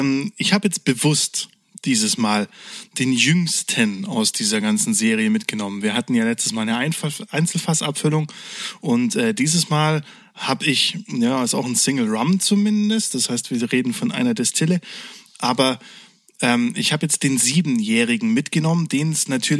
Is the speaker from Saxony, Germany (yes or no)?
no; Esslingen, Baden-Württemberg, Germany; ich bin ja komplett gebürtiger Schwabe. Ich bin in Esslingen geboren und lebe seitdem hier. Aber mir wurde oft nachgesagt, dass ich, wenn man mich nicht kennt und mit mir spricht, wurde ich schon ganz oft nach NRW gesteckt.